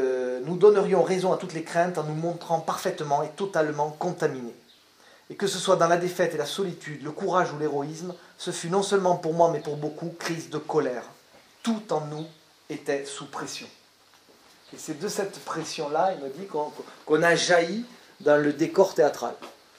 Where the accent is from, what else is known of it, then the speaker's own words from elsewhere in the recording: Toulouse, Occitanie, France; Moi, je suis toulousain. Je suis né à Toulouse.